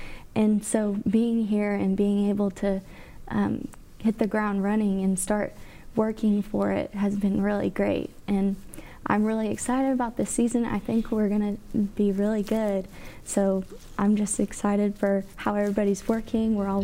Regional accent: Oklahoma, United States; Yes, so I'm originally from Oklahoma

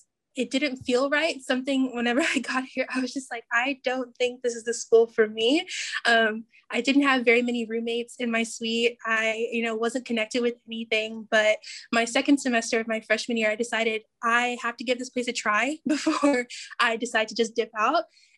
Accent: Dallas, Texas, United States; A little bit about me, I am originally from Dallas, Texas. I went to West Mesquite High School, graduated class of 2017.

